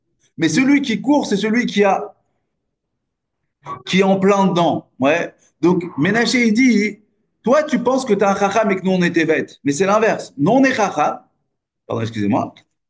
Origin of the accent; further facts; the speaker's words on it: France; je suis français, on dit, on a une expression un peu